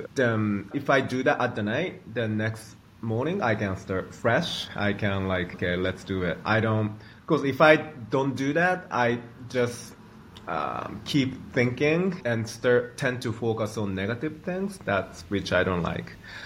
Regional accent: Japan; my mercury level is like insanely high because I grew up in Japan, or I eat lots of fish

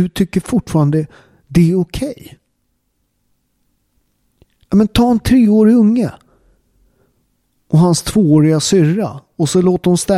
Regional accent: Upplands Väsby, Stockholm County, Sweden; jag är från Upplands Väsby, en förort.

